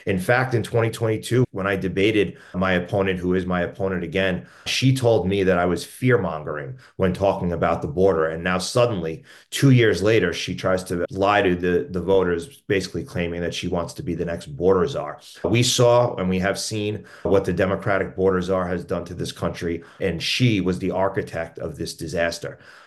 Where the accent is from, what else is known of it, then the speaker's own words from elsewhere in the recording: Island Park, New York, United States; So I grew up in the district, born and raised in Island Park. I attended Chaminade High School and Hofstra University